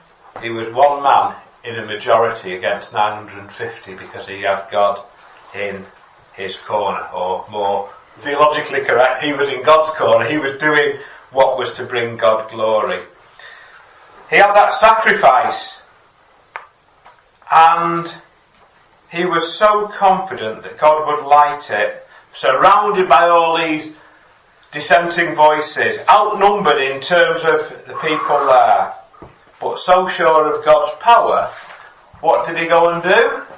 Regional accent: Stockport, North West England, United Kingdom; now in Chinley, United Kingdom; I'm from Stockport, and I now live in a place called Chinley, which is near Buxton

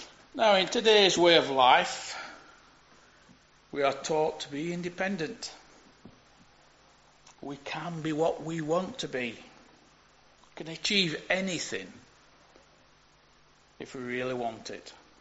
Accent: Burnley, North West England, United Kingdom; I'm from Burnley, I tend to drop my H's.

